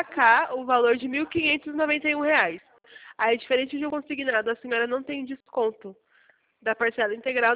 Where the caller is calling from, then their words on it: São Paulo, Brazil; Hoje eu falo com a senhora do interior do estado de São Paulo